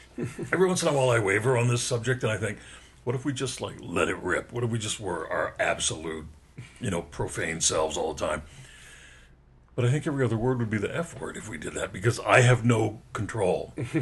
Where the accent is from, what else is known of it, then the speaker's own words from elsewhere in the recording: Texas, United States; Number two … because this is California. Number three … because I'm also from Texas.